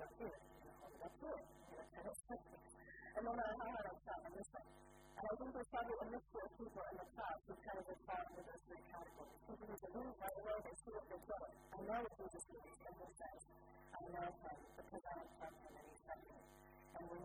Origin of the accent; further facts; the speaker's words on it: United States; I grew up with them in America, the magic eye books